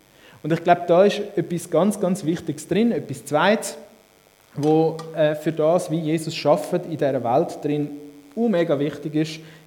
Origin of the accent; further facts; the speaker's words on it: Switzerland; etwas, was uns manchmal aufhaltet, gerade so als Schweizer ist, wir machen dann etwas, wenn wir eine Ausbildung haben dafür.